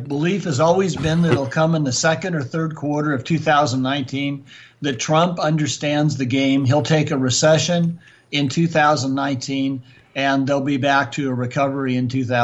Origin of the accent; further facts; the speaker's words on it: Santa Clara, California, United States; I grew up in Santa Clara, so I know the people there.